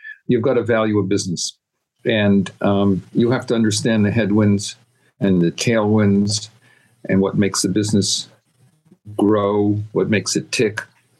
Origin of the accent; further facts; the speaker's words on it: Montreal, Quebec, Canada; now in United States; I'm originally from Montreal, which is why I speak a little bit funny. So I'm a chartered accountant. And in doing that, I had to qualify by speaking French fluently as well as English. And I moved to Jersey